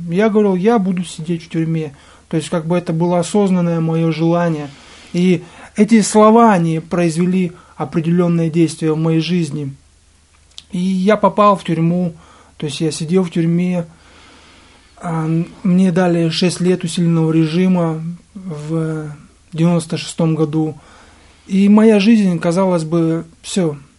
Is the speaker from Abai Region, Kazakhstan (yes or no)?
yes; Semey, Abai Region, Kazakhstan; я сам вообще из Казахстана и отбывал заключение в алматинской колонии. Вот, я вернулся домой в Семипалатинск.